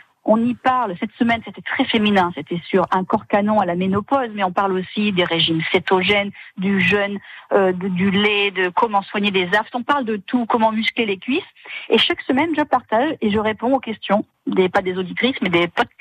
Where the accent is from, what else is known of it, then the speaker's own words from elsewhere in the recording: Corsica, France; moi, je suis corse, comme vous le savez, et comme beaucoup de méditerranéennes